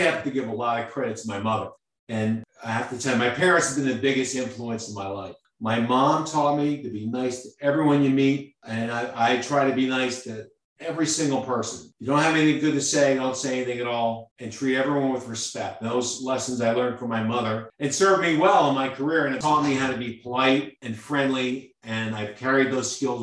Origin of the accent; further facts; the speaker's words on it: Brooklyn, New York, United States; born there; And I was born in 1959 in Brooklyn, and I'm glad I lost that accent.